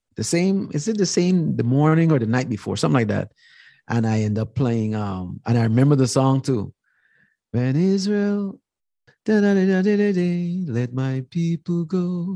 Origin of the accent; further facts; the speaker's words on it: Guyana; But growing up in Guyana, I started doing piano lessons.